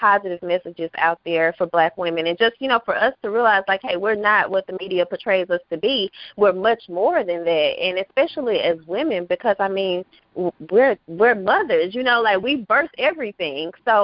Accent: McComb, Mississippi, United States; Okay, well, for starters, I'm originally from Macomb, Mississippi. I am a mother of three.

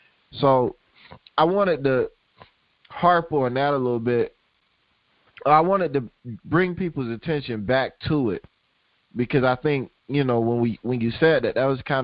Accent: Tallahassee, Florida, United States; I mean, I grew up in Tallahassee, same as Joe, and at the time I didn't realize Tallahassee was as segregated as it was.

